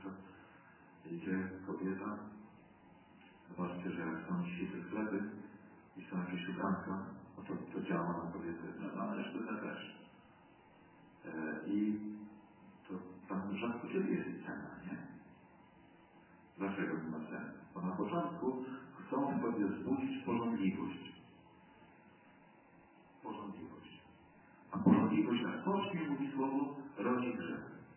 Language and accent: Polish; eastern Poland, Poland; accent: eastern; Ja jestem też ze wschodu. Nawet nie tego, że znają Warszawy, że mam akcent wschodni.